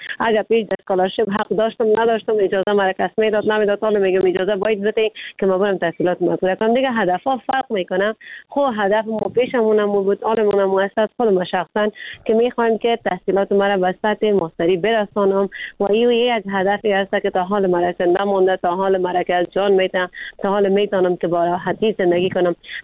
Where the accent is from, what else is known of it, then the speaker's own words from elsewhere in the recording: Afghanistan; چون ما خود ما افغان هستیم